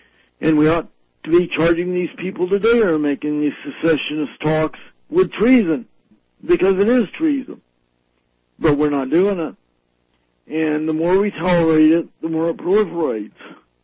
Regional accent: the South, United States; the various things that we were taught growing up in the South.

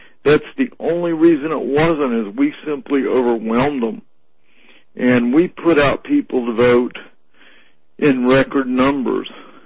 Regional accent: Tampa, Florida, United States; I'm from Tampa, from the Tampa area.

